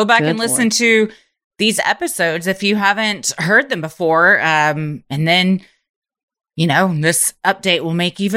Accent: United States; And as the American people, I think we have the right to know.

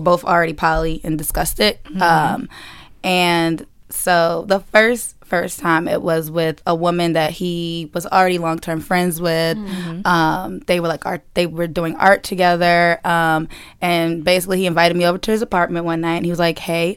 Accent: Baltimore, Maryland, United States; now in Brooklyn, United States; I am from Baltimore, living in Brooklyn, going on 5 years now.

